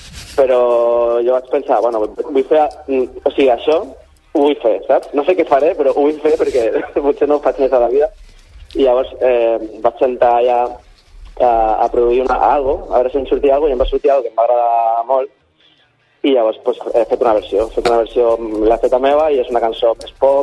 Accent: Castelldefels, Catalonia, Spain; m'he passat la vida amb una pilota de futbol, amb el meu cosí, per Castelldefels, jugant a les pistes d'allà, i he jugat molts anys a la Unió Esportiva Castelldefels

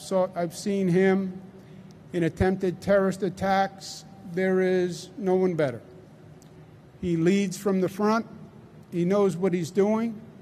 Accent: Queens, New York, United States; accent: Queens; I am a born and bred New Yorker. If you can't tell my Queens accent, I can tell your Bronx accent and your Brooklyn accent

